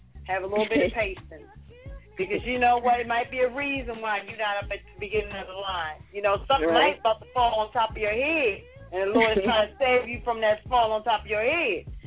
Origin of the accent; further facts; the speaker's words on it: Baltimore, Maryland, United States; and I'm from Baltimore